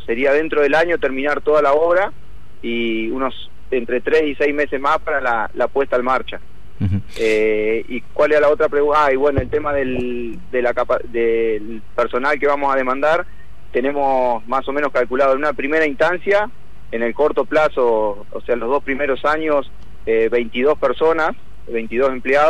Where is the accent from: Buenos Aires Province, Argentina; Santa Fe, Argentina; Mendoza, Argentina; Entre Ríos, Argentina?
Entre Ríos, Argentina; Concepción del Uruguay; Si bien somos de Concepción del Uruguay, los socios